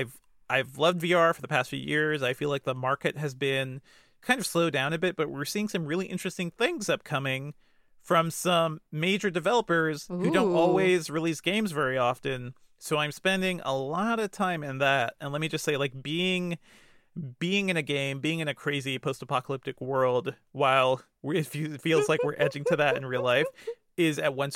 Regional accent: Hartford, Connecticut, United States; also born or lived in Guyana; I go back to, like, my home street of, like, where I grew up in Hartford sometimes. I actually like to go to my birth country of Guyana and just see like what Google has covered.

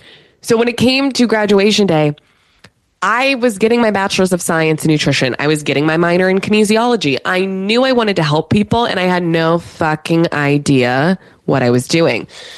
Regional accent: Pittsburgh, Pennsylvania, United States; For all y'all that know, I grew up in Pittsburgh, Steelers fan, went to Penn State.

